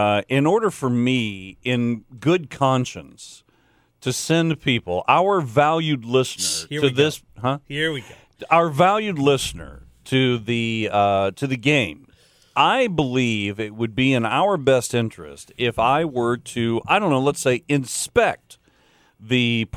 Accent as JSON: {"language": "English", "town": "Detroit", "region": "Michigan", "country": "United States", "tie": "born or raised there", "said": "But see, you got to remember the Detroit Tigers are based out of my hometown."}